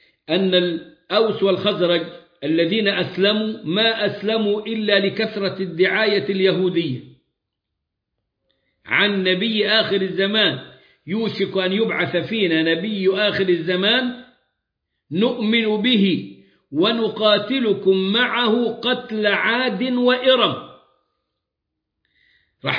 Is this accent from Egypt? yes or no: yes; Egypt; بيننا كمصريين